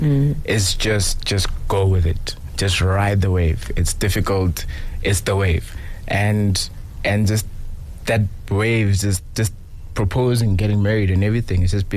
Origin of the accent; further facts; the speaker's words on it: Johannesburg, Gauteng, South Africa; she's from Lesotho, I'm from Johannesburg.